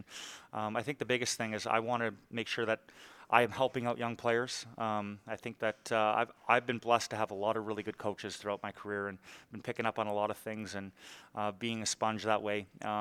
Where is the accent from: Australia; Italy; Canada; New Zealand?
Canada; Saskatchewan; now in Hershey, United States; I'm from Saskatchewan, Canada originally, but ever since I've stopped playing, that's been my home base in the summers.